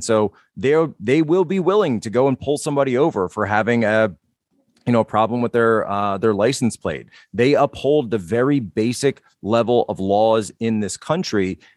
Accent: Philadelphia, Pennsylvania, United States; I'm from the Philadelphia area myself

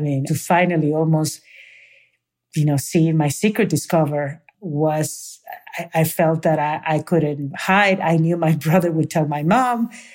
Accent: Peru; from Peru.

